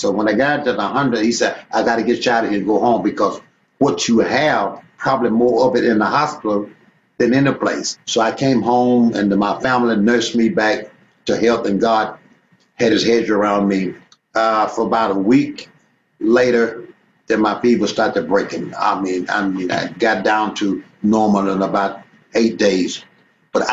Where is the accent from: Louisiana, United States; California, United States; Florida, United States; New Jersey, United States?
Louisiana, United States; moved away; Oh, yeah. I left my hometown in 1947, went to Pine Bluff, Arkansas.